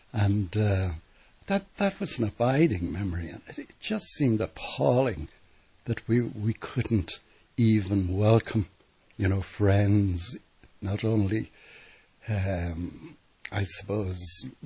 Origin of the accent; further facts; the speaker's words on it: Derry, Northern Ireland, United Kingdom; I grew up in Derry